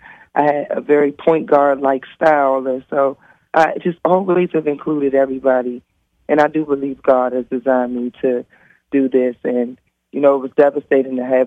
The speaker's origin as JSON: {"language": "English", "town": "Washington", "region": "District of Columbia", "country": "United States", "tie": "born or raised there", "said": "When I was born in D.C., my hometown, Howard University Hospital in 1989, we were the murder capital."}